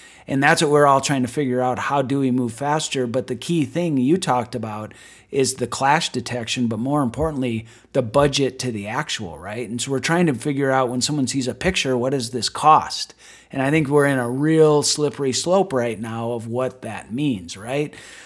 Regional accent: South Dakota, United States; of a guy from me growing up in the Black Hills of South Dakota.

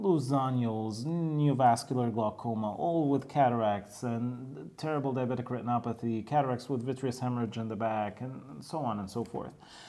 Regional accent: Egypt; English is a second language; we are originally from Egypt

